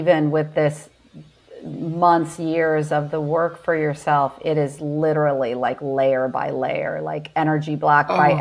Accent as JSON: {"language": "English", "country": "United States", "tie": "born or raised there", "said": "Like I grew up in the United States, so I only know culture here"}